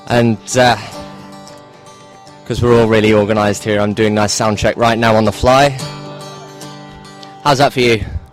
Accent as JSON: {"language": "English", "town": "Manchester", "region": "North West England", "country": "United Kingdom", "said": "I'm from Manchester"}